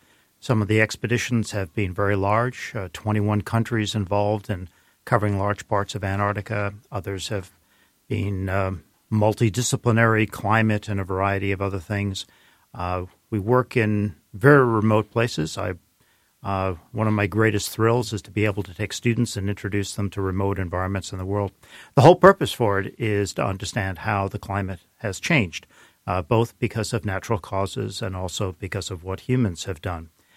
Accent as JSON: {"language": "English", "town": "New York City", "region": "New York", "country": "United States", "tie": "born or raised there", "also_born_or_lived": "Edinburgh, Scotland", "said": "I was born in Edinburgh, Scotland. We moved to the U.S. when I was quite young. I did a lot of my schooling through high school in New York City."}